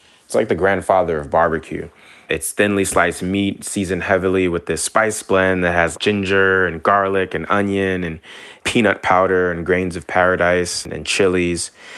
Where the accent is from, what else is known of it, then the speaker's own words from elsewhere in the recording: Bronx, New York, United States; You know, I grew up in the Bronx, New York. It was a melting pot of so many different cuisines